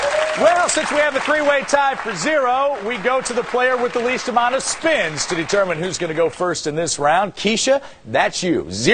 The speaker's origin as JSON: {"language": "English", "town": "St. Louis", "region": "Missouri", "country": "United States", "tie": "born or raised there", "said": "In my hometown, St. Louis, Missouri."}